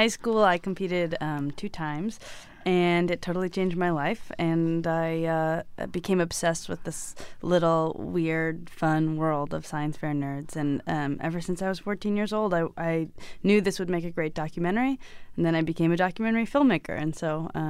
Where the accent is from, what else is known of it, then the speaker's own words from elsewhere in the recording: Wisconsin, United States; I'm from Wisconsin and I had no idea that this international science fair existed.